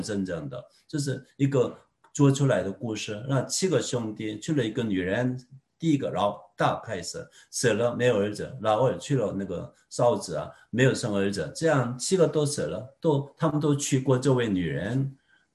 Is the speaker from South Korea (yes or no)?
yes; South Korea; first language Korean; Chinese is a second language; 我的母语是韩语啊